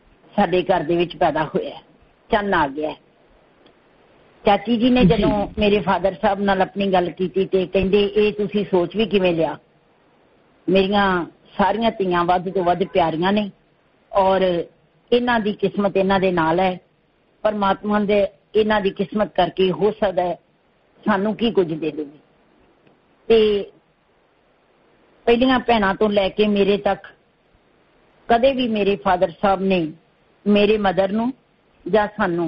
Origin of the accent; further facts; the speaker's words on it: Talwandi Malak, Punjab, India; ਮੈਂ ਪੰਜਾਬ ਦੇ ਜ਼ਿਲ੍ਹਾ ਪਟਿਆਲੇ ਦੇ ਪਿੰਡ ਤਲਵੰਡੀ ਮਲਕ ਵਿੱਚ … ਉਹਨਾਂ ਦੀ 7ਵੀਂ ਤੇ ਸਭ ਤੋਂ ਛੋਟੀ ਧੀ ਹਾਂ।